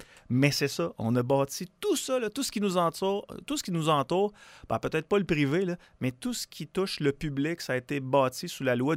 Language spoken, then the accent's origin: French; Quebec, Canada; Puis on dirait qu'en tant que Québécois, on a toujours été habitué d'entendre ça.